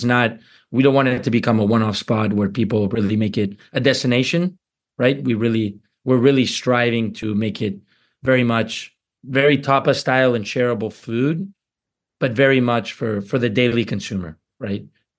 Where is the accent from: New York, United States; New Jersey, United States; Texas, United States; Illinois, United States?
Texas, United States; Houston; I'm personally from Houston and I've never worked in Houston or had the opportunity to.